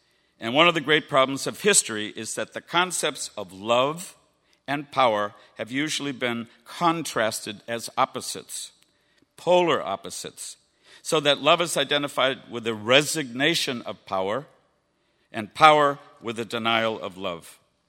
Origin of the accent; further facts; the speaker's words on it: Minnesota, United States; We're from Minnesota, right? We're all nice.